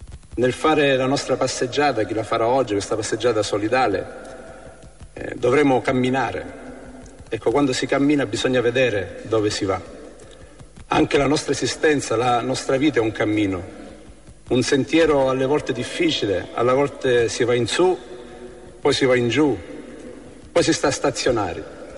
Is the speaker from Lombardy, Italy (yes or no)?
no; Sicily, Italy; dal mio accento capite che sono trentino, un po' più giù, quasi sopra l'Africa, diciamo, sono siciliano. Sono salesiano